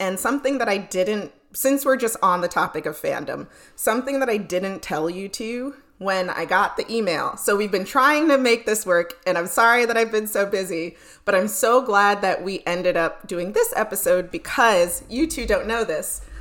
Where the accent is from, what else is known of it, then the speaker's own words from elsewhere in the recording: New York, United States; And growing up in New York, you couldn't really escape it.